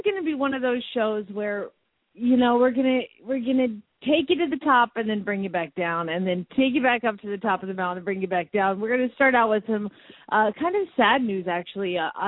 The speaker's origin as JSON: {"language": "English", "town": "Phoenix", "region": "Arizona", "country": "United States", "said": "from Phoenix, Arizona"}